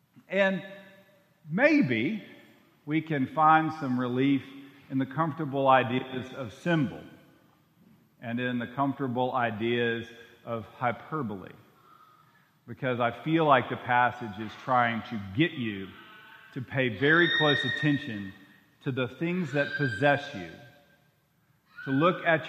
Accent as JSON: {"language": "English", "town": "Waco", "region": "Texas", "country": "United States", "tie": "born or raised there", "said": "many of you know I'm from Waco"}